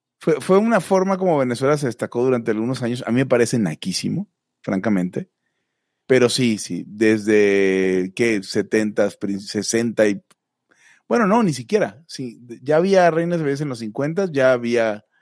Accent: Mexico; porque soy mexicano. Sí, no. Todo el mundo véame que soy mexicano

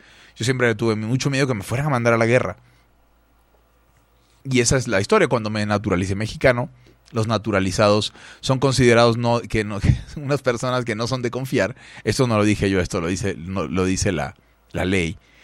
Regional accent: Venezuela; born there; yo nací en Venezuela. Y habiendo nacido en Venezuela, muy temprano me enteré que existía la guerra.

